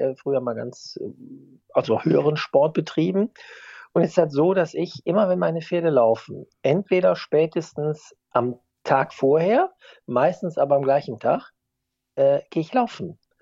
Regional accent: Rhineland, Germany; Ich bin ja Rheinländer

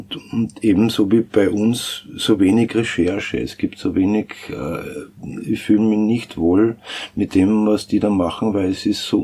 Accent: Styria, Austria; now in Vienna, Austria; Ich selber bin ja auch ein Landkind, bin auch kein Wiener, komme aus der Steiermark und bin eben seit 82 in Wien.

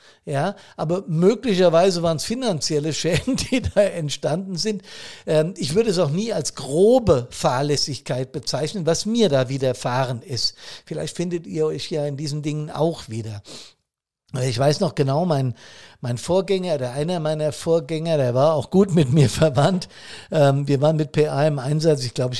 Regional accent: Bad Soden, Hesse, Germany; wir hatten eine große Hochwasserlage in Bad Soden, hier in meiner Heimatstadt. Wir liegen am Fuß des Taunus

